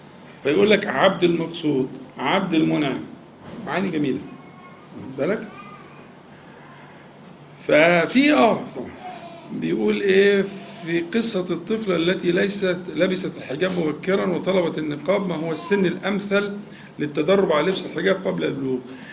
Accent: Egypt; احنا كمصريين

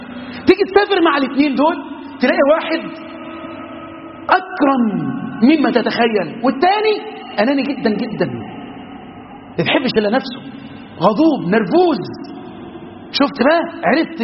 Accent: Egypt; اللهم احفظ بلدنا مصر

